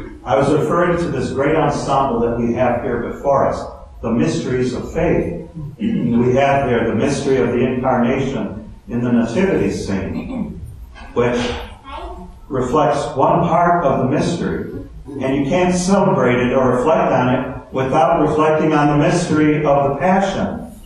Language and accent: English; Detroit, Michigan, United States; You know, I'm from Detroit, and I thought of a story that is true.